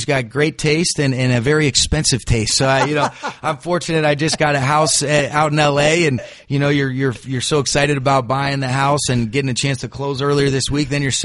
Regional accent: Atlanta, Georgia, United States; now in Los Angeles, United States; when I was really growing up in Atlanta, they were actually in the same division as the 49ers.

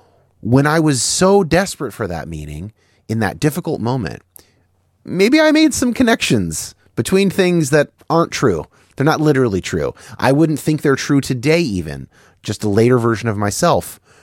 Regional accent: California, United States; They're from my home state.

